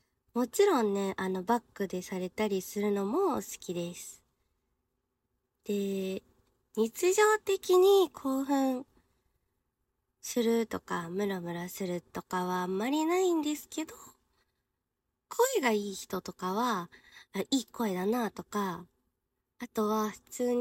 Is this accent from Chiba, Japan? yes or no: yes; Chiba, Japan; 出身地は千葉県出身です。